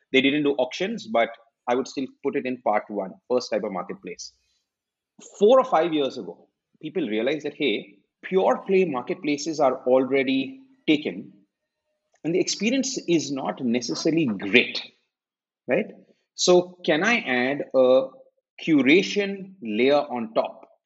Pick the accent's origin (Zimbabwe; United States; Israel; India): India; Mumbai, Maharashtra; Sahil and I come from Bombay and our Hindi is not particularly strong.